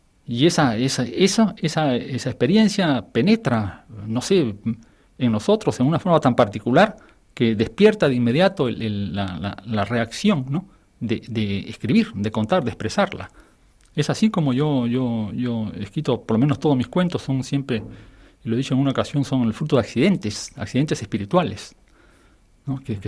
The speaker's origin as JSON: {"language": "Spanish", "country": "Peru", "said": "Es falso, yo no soy apátrida. Yo soy peruano y peruanísimo."}